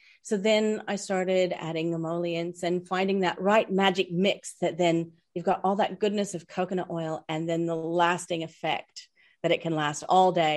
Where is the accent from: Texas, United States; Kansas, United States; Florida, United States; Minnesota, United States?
Kansas, United States; moved away as an adult; now in Australia; I was born and raised in Kansas. But to anyone back there, they think I have a full dinky die accent now. And yet here, my twang is still very visible, very audible.